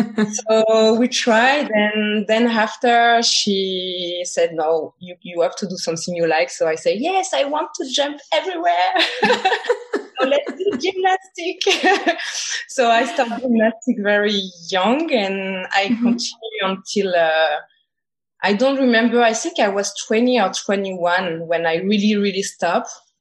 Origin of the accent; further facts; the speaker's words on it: Martinique; I'm from Martinique. My dad is from Martinique.